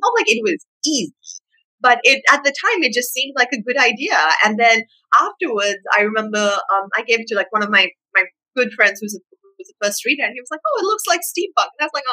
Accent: Sri Lanka; growing up in Sri Lanka, I didn't have a ton of access to, I think, more American titles

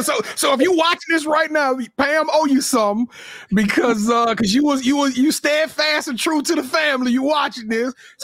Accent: Shreveport, Louisiana, United States; I want to revitalize Shreveport, Louisiana. For those of you who hadn't been to my hometown, it is dead.

